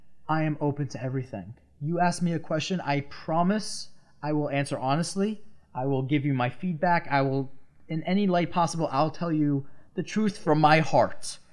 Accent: Long Island, New York, United States; I'm from Long Island.

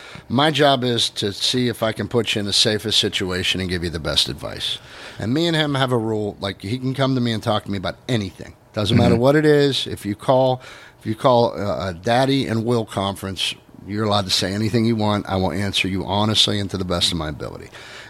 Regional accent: Pittsburgh, Pennsylvania, United States; We're degenerates from Pittsburgh.

